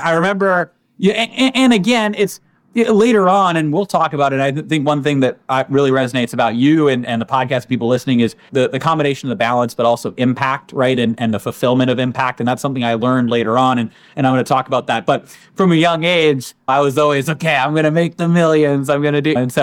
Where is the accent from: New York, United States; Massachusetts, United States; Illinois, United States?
Massachusetts, United States; Chelmsford; born there; Yeah, so I was born in Chelmsford, Massachusetts